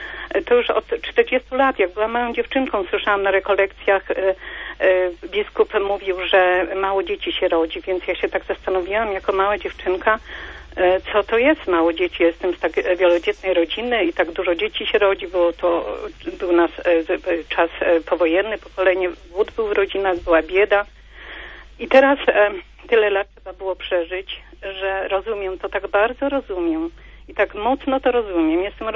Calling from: Düsseldorf, North Rhine-Westphalia, Germany; Ja jestem z Düsseldorfu

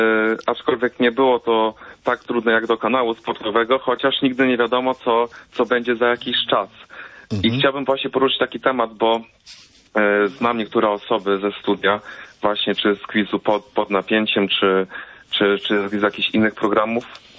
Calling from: Wrocław, Lower Silesian Voivodeship, Poland; Dzwonię z Wrocławia, aczkolwiek rodowitym wrocławianinem nie jestem.

